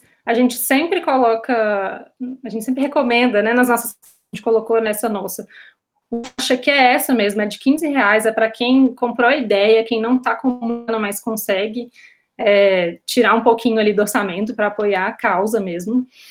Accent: Minas Gerais, Brazil; como mineira, como morador de BH.

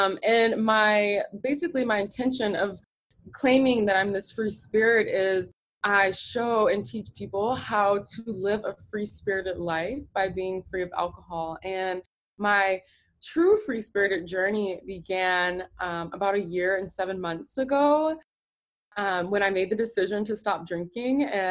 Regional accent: Houston, Texas, United States; moved away as an adult; now in San Diego, United States; I live in San Diego, California. I am originally from Houston. I found my way to California about 3 years ago

